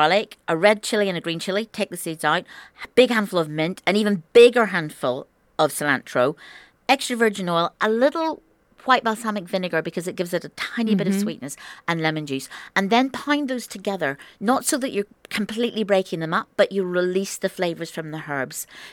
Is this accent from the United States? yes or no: no; Ireland; in the 1970s, which is when I was kind of growing up in Ireland